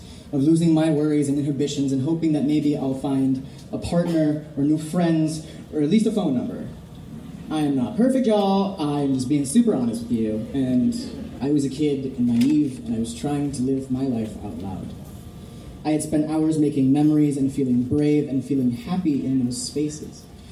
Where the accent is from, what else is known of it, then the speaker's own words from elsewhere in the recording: Florida, United States; also born or lived in Venezuela; I was born in Venezuela, and I grew up in Florida, the immigrant child of immigrants.